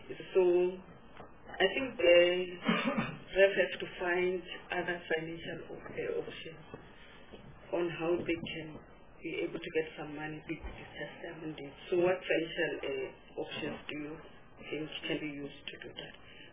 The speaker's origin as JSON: {"language": "English", "region": "Limpopo", "country": "South Africa", "said": "I'm from Limpopo, I heard it on 12FM."}